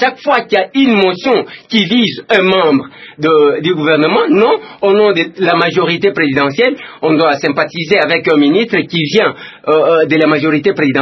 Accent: DR Congo; Nous tous, nous sommes Congolais, nous vivons dans ces pays.

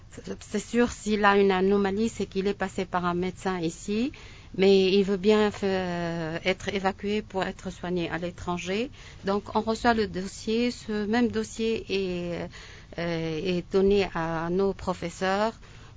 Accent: Tunisia; suivre tout le protocole que les médecins chez nous en Tunisie indiquent.

